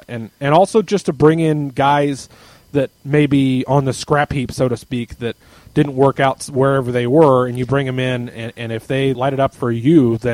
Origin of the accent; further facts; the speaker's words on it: Indianapolis, Indiana, United States; I grew up in Indy as an Indianapolis Ice fan